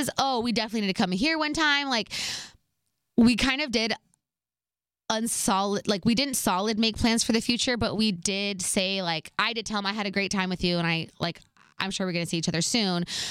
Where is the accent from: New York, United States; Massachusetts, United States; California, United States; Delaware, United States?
California, United States; especially because we're both from the Bay.